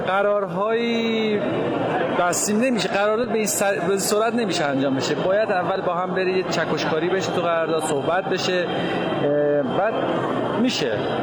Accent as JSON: {"language": "Persian", "country": "Iran", "said": "از ایران اومدیم"}